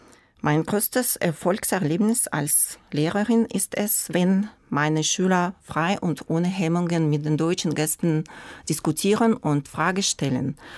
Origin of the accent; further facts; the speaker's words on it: Yekaterinburg, Sverdlovsk Oblast, Russia; ich komme aus Russland, aus der Stadt Jekaterinburg. Und ich wurde im Jahre 1976 geboren.